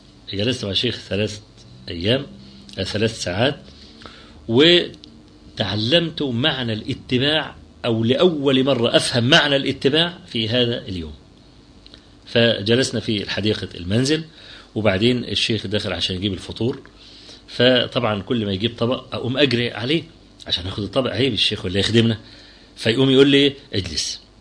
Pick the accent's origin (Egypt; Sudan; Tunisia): Egypt; عندنا في مصر بعت لي رسالة كده